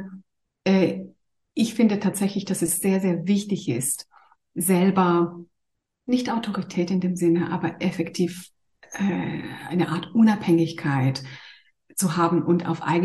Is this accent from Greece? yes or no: yes; Greece; now in Zurich, Switzerland; Ich bin ursprünglich Griechin und arbeite eigentlich in Zürich als Kinderärztin.